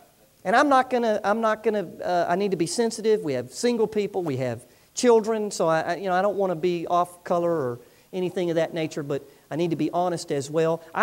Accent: Orlando, Florida, United States; I grew up in Orlando, Florida, and we grew up in the orange groves.

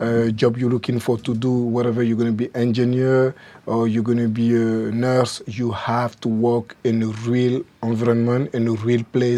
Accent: Paris, Île-de-France, France; accent: French; English is a second language; they come from Ivory Coast, and I got the chance to be born and grow in France because my grandfather, my dad, happened to do a war for the French.

